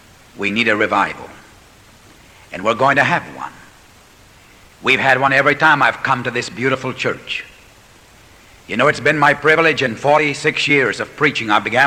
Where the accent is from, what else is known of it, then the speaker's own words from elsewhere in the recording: San Antonio, Texas, United States; And I used to be a shoeshine boy on the streets of my hometown in San Antonio, Texas.